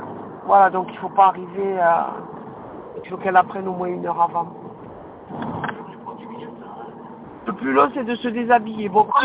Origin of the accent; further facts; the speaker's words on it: Toulouse, Occitanie, France; also born or lived in Montpellier; moi je suis toulousaine, hein, je suis pas d'ici. Donc Saint-André, ça fait 21 ans, 23 ans qu'on est dans la région.